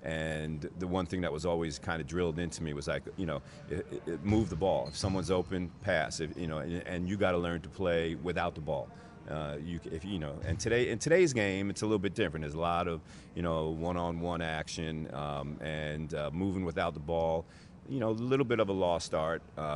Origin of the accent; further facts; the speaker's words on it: New Jersey, United States; growing up in New Jersey, close to New York City